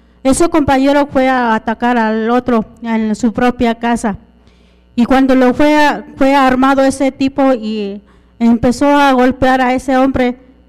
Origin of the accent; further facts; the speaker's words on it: San Juan Copala, Oaxaca, Mexico; vengo de San Juan Copala, el estado de Oaxaca, y nosotras mujeres fuimos desplazadas de San Juan Copala